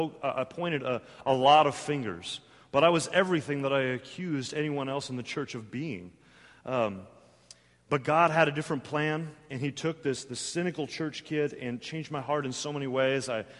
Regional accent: Portland, Oregon, United States; I grew up in Portland, Oregon.

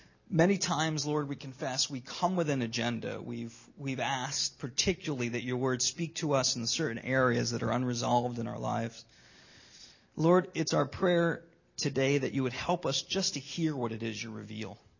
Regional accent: United States; I'm an American.

